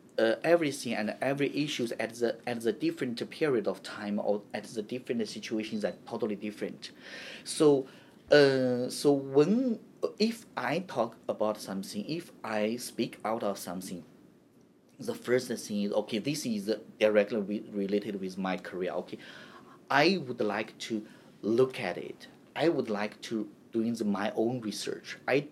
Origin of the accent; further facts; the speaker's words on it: Canada; I'm Canadian, and for the past 20 years, I focus on the Canadian issues